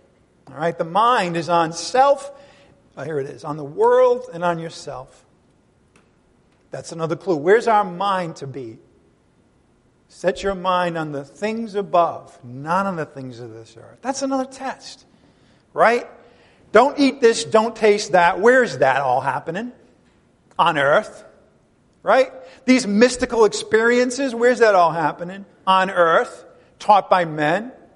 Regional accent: New England, United States; Now, I grew up in New England, and congregational churches were all over the place.

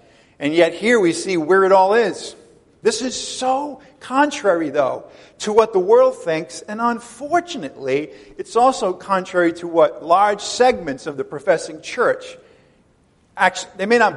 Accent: Rhode Island, United States; as an Irish guy that grew up in Rhode Island

